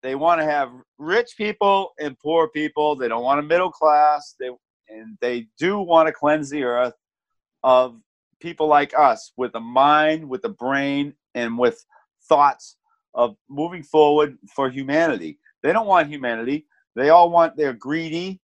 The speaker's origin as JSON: {"language": "English", "town": "Boston", "region": "Massachusetts", "country": "United States", "tie": "born or raised there", "lives_now": "New Hampshire, United States", "said": "Well, I grew up in Boston, which was you have to you go through various hoops to get a gun in Boston."}